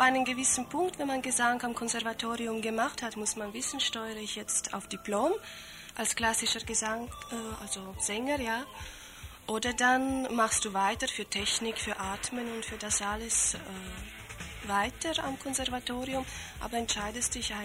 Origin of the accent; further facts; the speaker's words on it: Slovenia; ich komme aus Slowenien